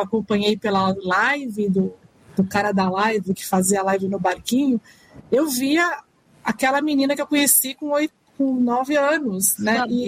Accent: São Paulo, Brazil; eu sou de São Paulo, né?

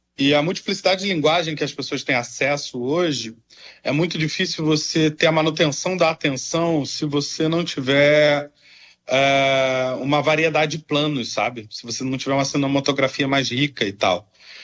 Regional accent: Brazil; É a forma como nós brasileiros contamos e reconhecemos nossa história

